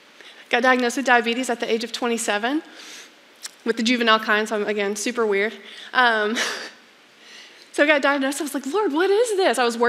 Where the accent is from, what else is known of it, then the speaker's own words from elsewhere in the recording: Texas, United States; I looked at the 3 of them and said, you're crazy, it's Ohio, I'm a Texan. Please. But I stayed in Fort Worth.